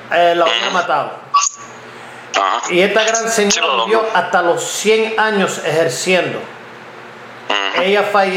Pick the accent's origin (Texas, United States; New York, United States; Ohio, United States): Ohio, United States; Cleveland; born there; Esto fue una noticia de Cleveland, Ohio, donde yo nací en Ohio